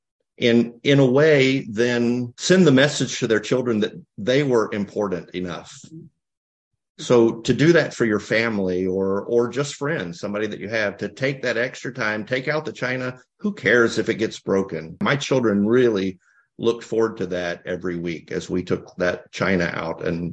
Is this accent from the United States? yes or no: yes; the South, United States; I mean, I'm from the South, and it was very traditional for your wedding gift to get china and crystal, pick your patterns and stuff.